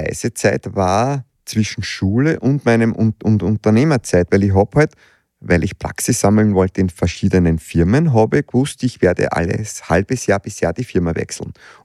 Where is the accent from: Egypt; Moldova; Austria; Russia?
Austria; Lower Austria; ich bin aufgewachsen im Waldviertel. Wir hatten einen kleinen Bauernhof zur Selbstversorgung.